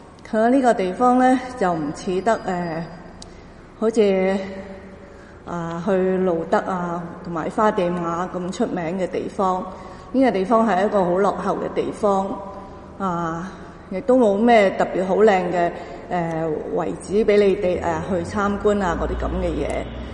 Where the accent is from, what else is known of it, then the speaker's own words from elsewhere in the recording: China; 咁我哋中國人成日都會話應該尋下根嘅咁話。